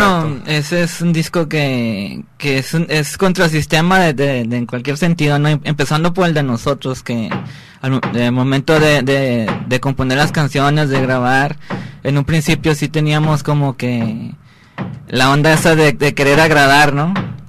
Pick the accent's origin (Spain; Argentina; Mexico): Mexico; Monterrey, Nuevo León; somos dos de la Unidad Modelo, que somos dos hermanos, mi hermano Tony y yo.